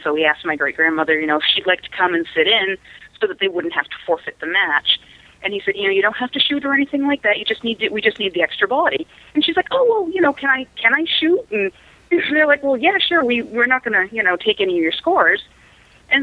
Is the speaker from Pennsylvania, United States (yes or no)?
no; Maine, United States; Well, I was raised here in Maine. I actually live about 10 minutes from where I grew up.